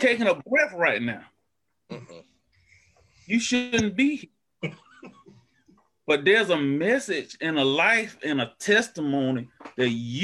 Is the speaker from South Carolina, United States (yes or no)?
yes; Prosperity, South Carolina, United States; Prosperity, Newberry, South Carolina, born and raised. Never been to California in my life.